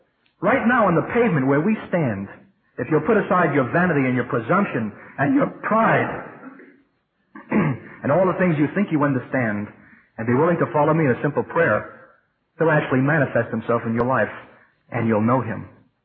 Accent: New York City, New York, United States; which is my hometown, New York City.

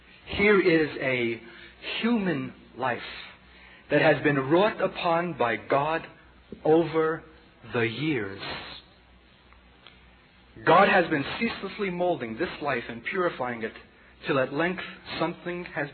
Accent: Brooklyn, New York, United States; accent: Brooklyn; in which it came forth in my familiar Brooklyn accent, even with a bit of slang thrown

